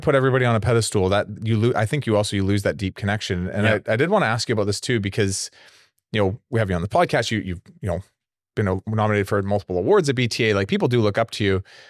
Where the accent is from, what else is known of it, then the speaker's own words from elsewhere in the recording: Canada; the way I was brought up as a Canadian, even as a Canadian entrepreneur